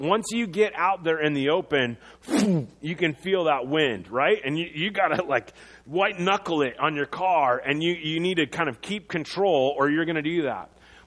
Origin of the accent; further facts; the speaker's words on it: Iowa, United States; I'm the guy in growing up in Iowa.